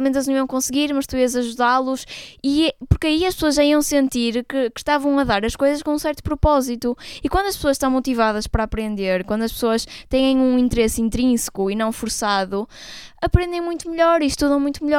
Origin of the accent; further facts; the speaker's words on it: Guimarães, Braga, Portugal; now in Porto, Portugal; eu vim viver aqui para o Porto, eu sou de Guimarães e vim viver sozinha.